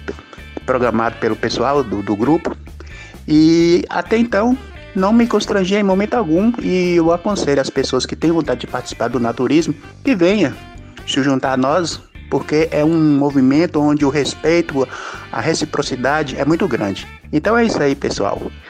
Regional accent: Montes Claros, Minas Gerais, Brazil; sou aqui da cidade de Montes Claros, Minas Gerais.

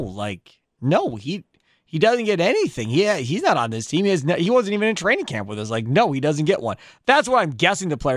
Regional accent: Kenosha, Wisconsin, United States; I remember growing up in Kenosha, man. Jordan, all those damn Bulls teams.

